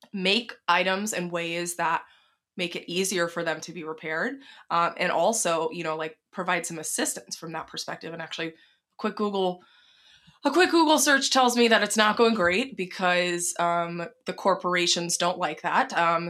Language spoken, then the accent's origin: English; the South, United States; I'm from the South, and my mom and my grandma were like aghast when I said I am not registering for china.